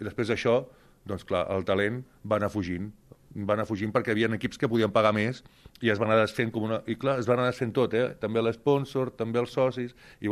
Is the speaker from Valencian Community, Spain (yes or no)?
no; Reus, Catalonia, Spain; born there; Però soc de Reus de casualitat, aquesta és bona també. Soc de Reus de casualitat perquè els meus pares vivien a Falset.